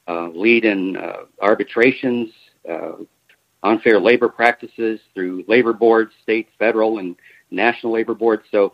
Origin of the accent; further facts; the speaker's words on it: Dearborn, Michigan, United States; born there; I was born down in Dearborn.